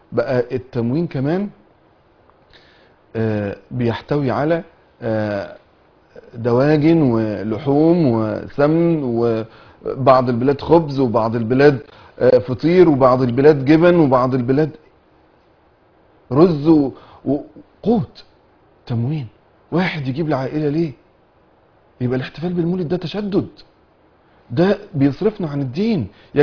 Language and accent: Arabic; Egypt; في القرى عندنا في مصر